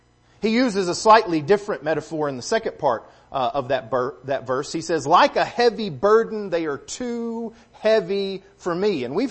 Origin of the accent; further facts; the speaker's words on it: Lubbock, Texas, United States; Y'all know that I'm from Texas. I've already said y'all a bunch of times, and you probably hear it in my voice. I grew up in West Texas, out near Lubbock.